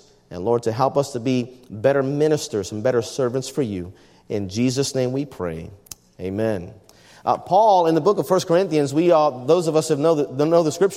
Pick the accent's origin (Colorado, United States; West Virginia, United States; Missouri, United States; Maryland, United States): Maryland, United States; Baltimore; now in Cleveland, United States; Maryland, which is where my wife and I grew up. And as I introduce myself to people in Cleveland, I say, I grew up in Baltimore.